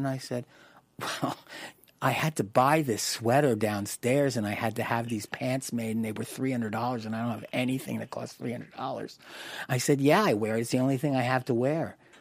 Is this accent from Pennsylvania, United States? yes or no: yes; Philadelphia, Pennsylvania, United States; you know, I'm from Philly, let's get it going.